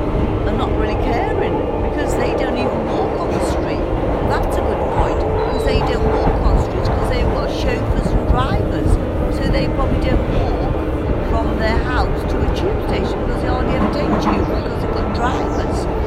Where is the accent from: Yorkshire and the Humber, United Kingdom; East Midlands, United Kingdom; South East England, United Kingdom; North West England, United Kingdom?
North West England, United Kingdom; Liverpool; now in London, United Kingdom; I'm an artist, based in London, professional artist, live in London, but I'm from Liverpool.